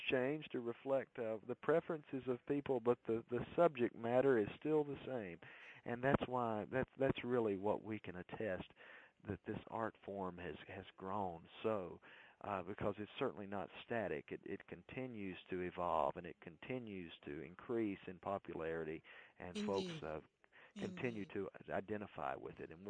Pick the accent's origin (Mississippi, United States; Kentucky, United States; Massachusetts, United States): Mississippi, United States; now in Nashville, United States; moved to Nashville from my home state of Mississippi